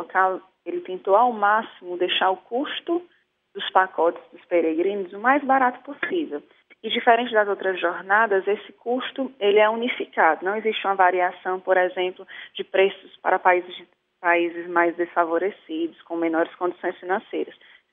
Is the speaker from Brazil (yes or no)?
yes; Brazil; now in Poland; Como brasileira, às vezes eu tinha impressões de ser um país muito mais pacato, muito mais sério